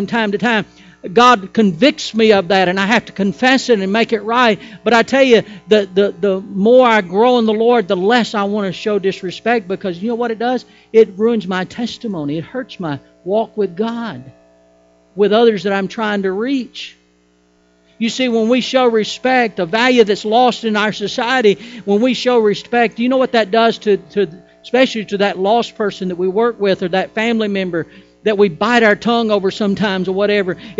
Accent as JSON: {"language": "English", "country": "United States", "said": "I'm thankful that I'm an American."}